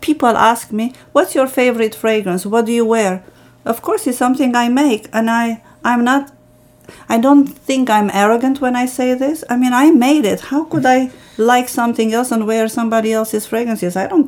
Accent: Romania; English is a second language; I always say, I am from Romania, but I am of Armenian descent.

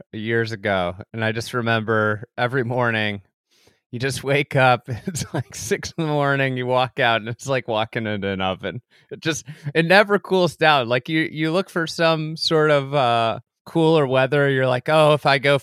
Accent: Midwest, United States; one of the things I realized as a Midwesterner is like, you know, being conscious of sweating.

